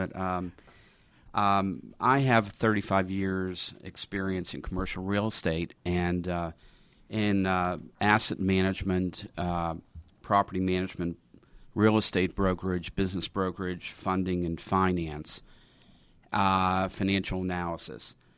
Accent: Pittsburgh, Pennsylvania, United States; I'm from Pittsburgh, Pennsylvania, and went to the University of Pittsburgh, where I received my B.A., an MA in Urban Regional Planning and Urban Economics.

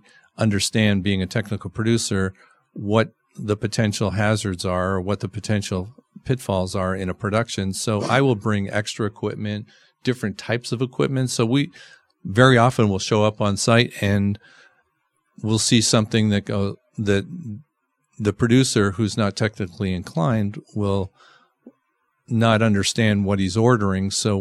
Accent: Canada; moved away; being a Canadian sitting in the stands right above the net?

